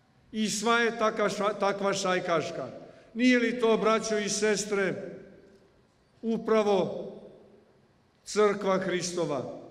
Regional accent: Čurug, Vojvodina, Serbia; Sam sam odrastao u Čurugu, u molitvenoj atmosferi toga mesta.

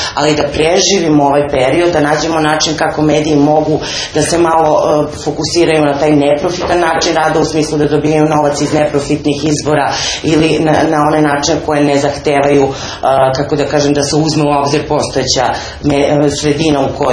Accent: Niš, Southern and Eastern Serbia, Serbia; ja sam iz Niša, pa nekako mi je to slično

